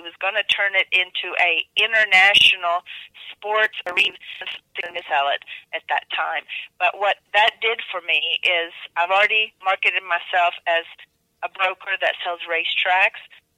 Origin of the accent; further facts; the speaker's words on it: Czechia; English is a second language; now in United States; I'm bilingual and I was born in Czechoslovakia, came to this country as an immigrant.